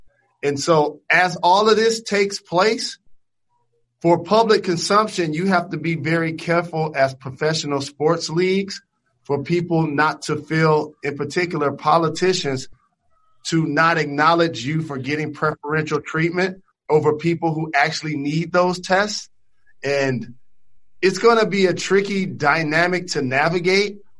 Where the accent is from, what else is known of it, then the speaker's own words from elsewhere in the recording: Detroit, Michigan, United States; Y'all know I'm from Detroit.